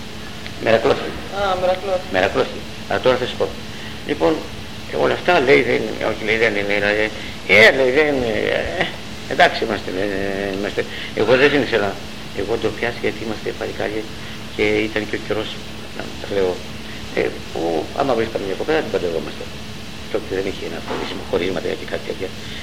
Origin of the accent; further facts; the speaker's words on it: Samos, North Aegean, Greece; now in Drama, Greece; είμαι Σαμιώτης, αλλά μένω στη Δράμα.